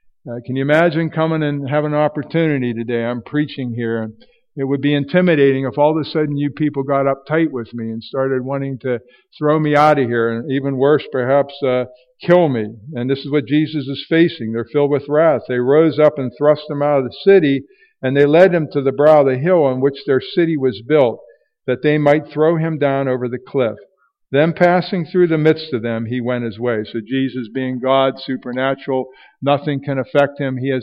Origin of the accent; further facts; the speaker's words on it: Irwin, Pennsylvania, United States; now in Greensburg, United States; I'm about 10 miles from my hometown in Irwin, PA. We're in Greensburg now.